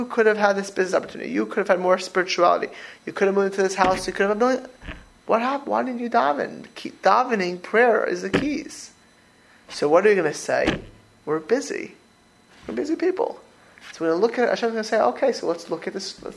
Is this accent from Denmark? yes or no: no; Florida, United States; I grew up in Florida, so it's, you know.